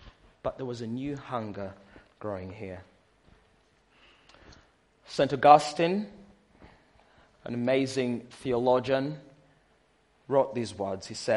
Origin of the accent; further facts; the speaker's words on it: Uganda; Growing up in Uganda, I recall loving Christmas.